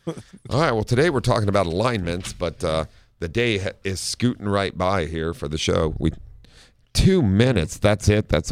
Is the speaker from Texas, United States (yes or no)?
no; Ohio, United States; now in San Diego, United States; Well, we're from Ohio, so go somebody.